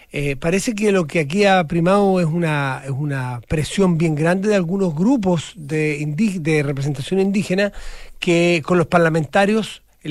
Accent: Chile; como chileno común y corriente como tú y yo, Nicolás.

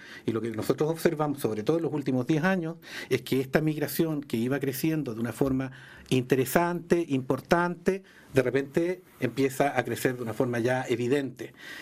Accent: Talcahuano, Biobío, Chile; Yo soy de Talcahuano, yo soy muy

